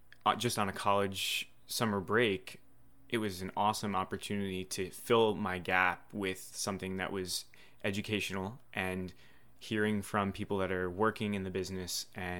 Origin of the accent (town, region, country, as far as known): Totowa, New Jersey, United States; born or raised there